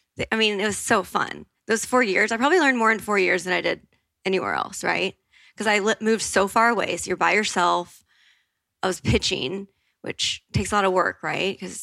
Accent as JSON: {"language": "English", "region": "Bible Belt", "country": "United States", "tie": "born or raised there", "said": "this isn't politically correct, but that we grew up, or I grew up in the Bible Belt, and we don't realize our community, and not everywhere is like that."}